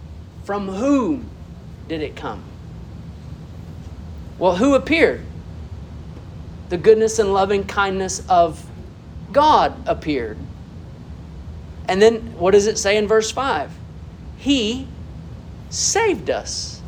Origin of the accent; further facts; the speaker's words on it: Arkansas, United States; and maybe it's because we're from Arkansas, and we talk a little different in Arkansas.